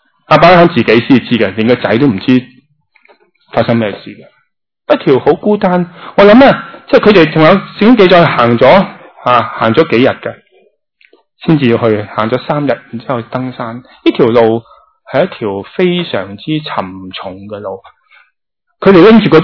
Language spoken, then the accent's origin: Cantonese; China; 我中国人有句说话：养儿防老啊